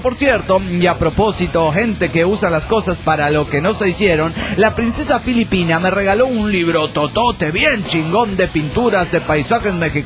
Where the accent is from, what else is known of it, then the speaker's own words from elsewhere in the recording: Cochabamba, Bolivia; de Cochabamba, Bolivia.